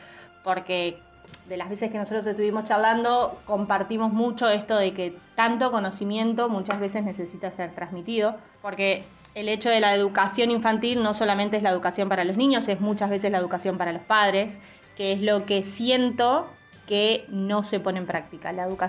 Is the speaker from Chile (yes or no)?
no; Entre Ríos, Argentina; now in Buenos Aires, Argentina; Yo soy del interior, soy de Entre Ríos, y cuando me vine a estudiar a Buenos Aires